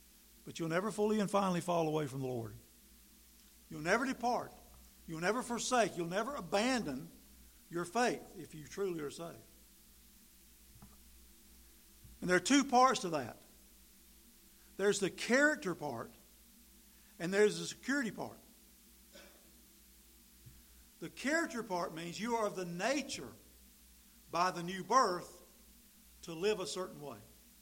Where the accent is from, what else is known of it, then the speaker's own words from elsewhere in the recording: North Carolina, United States; Eternal security is what I've always heard in the Baptist church from my growing up in North Carolina.